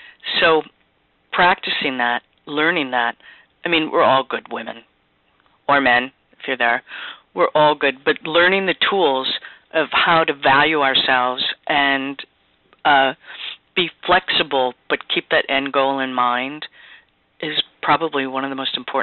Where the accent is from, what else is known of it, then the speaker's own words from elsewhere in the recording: Wisconsin, United States; I think that, you know, I'm from the Midwest. Both Cindy and I are from Wisconsin